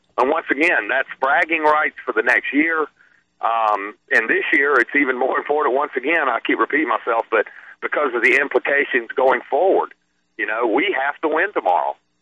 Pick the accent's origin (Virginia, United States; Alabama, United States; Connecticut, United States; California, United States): Alabama, United States; It's High Tide, obviously, is because I'm from Alabama, that I played at Alabama.